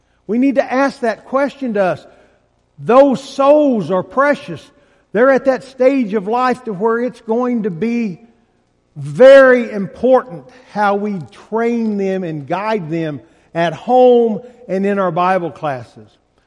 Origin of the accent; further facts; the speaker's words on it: Indiana, United States; now in Alabama, United States; You can tell I'm from Indiana, right? You might need to have a football field here in Alabama.